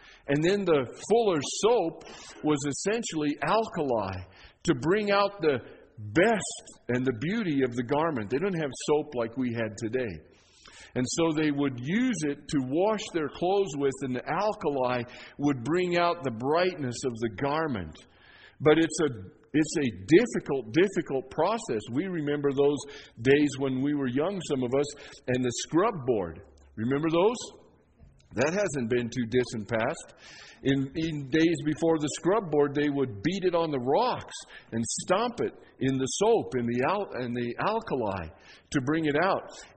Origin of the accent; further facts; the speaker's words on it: Leadville, Colorado, United States; I had a friend when I was growing up in Leadville.